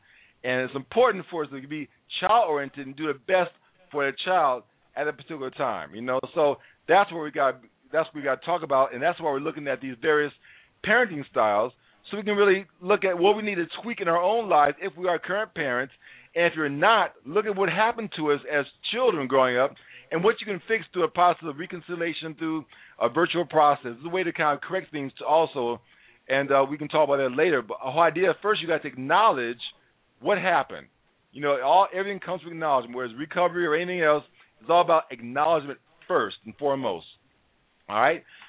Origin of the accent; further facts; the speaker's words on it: Chicago, Illinois, United States; I grew up in South South Chicago, Chocolate City